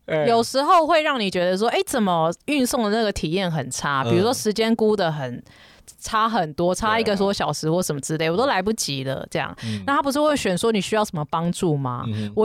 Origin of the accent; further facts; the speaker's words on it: Taiwan; 对于我们台湾人，你知道我们台湾人就是你知道小小的啊，就去哪个地方都很方便。